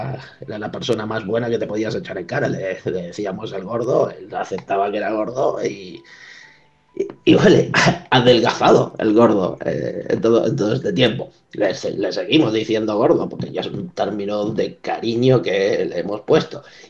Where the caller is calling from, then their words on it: Benaguasil, Valencian Community, Spain; de Benaguasil, y respecto a este tema de los estereotipos